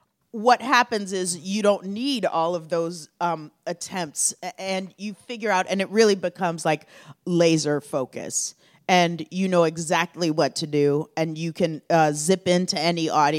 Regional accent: Omaha, Nebraska, United States; I'm from Omaha, Nebraska.

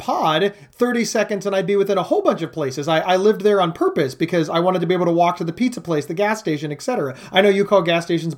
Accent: Columbus, Ohio, United States; I'm like, I'm from Columbus.

